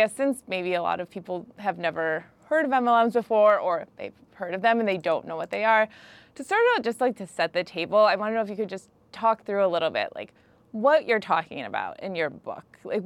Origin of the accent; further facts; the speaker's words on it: Midwest, United States; I'm also from the Midwest, and I grew up around Mary Kay and Avon.